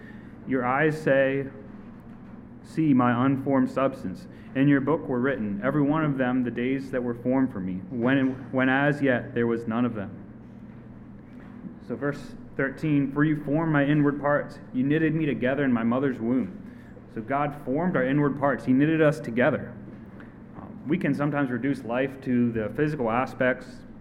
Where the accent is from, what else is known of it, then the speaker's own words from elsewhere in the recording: United States; We grew up here in America, and it's given that life has value.